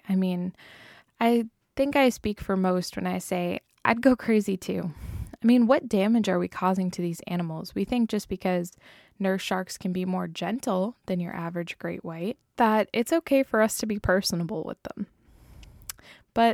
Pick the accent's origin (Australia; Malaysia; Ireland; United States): United States; Massachusetts; I'm from Massachusetts, so we have Cape Cod right there with a bunch of great white sharks and things like that.